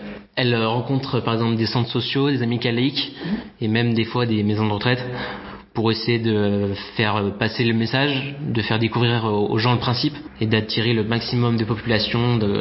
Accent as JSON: {"language": "French", "town": "Feurs", "region": "Auvergne-Rhône-Alpes", "country": "France", "said": "j'ai 19 ans, je viens de la Loire, vers Feur."}